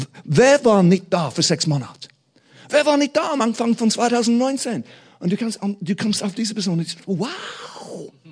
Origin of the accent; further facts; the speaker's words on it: England, United Kingdom; German is a second language; Ich bin in einer kleinen Dörfli aufgewachsen in England. Ich habe beide Eltern gehabt